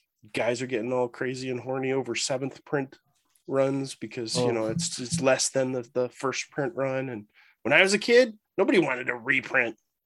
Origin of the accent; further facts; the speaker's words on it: Canada; I just don't think it's that big of a deal because I'm Canadian.